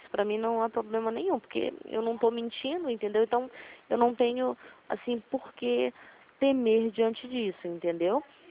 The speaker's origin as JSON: {"language": "Portuguese", "region": "Rio de Janeiro", "country": "Brazil", "said": "Eu sou daqui da Taquara. Não sei se o senhor conhece Taquara. Avenida Nelson Cardoso. Eu me encontro aqui."}